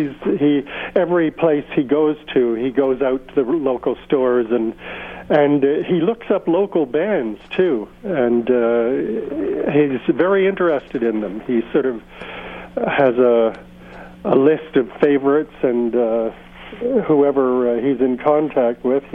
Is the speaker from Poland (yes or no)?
no; London, United Kingdom; moved away as an adult; I was born in London, grew up there, but I moved away to teach school when I was 20, and have never moved back since, except for 1 year to go to university.